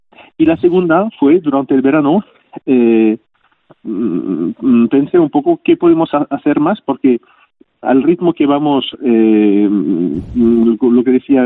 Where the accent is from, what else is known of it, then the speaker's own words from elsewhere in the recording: Spain; como somos los españoles